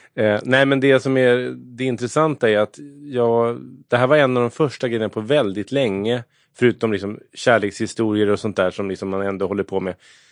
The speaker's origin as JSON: {"language": "Swedish", "town": "Stockholm", "region": "Stockholm County", "country": "Sweden", "tie": "born or raised there", "said": "jag är ju stockholmare och uppväxt längs tunnelbanelinjen i en billös familj."}